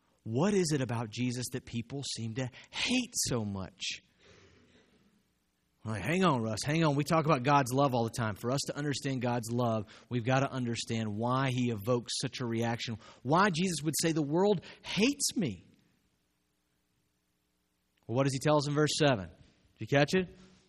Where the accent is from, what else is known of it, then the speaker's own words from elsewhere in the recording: the South, United States; That scares me growing up in the South because it is so close to my heart.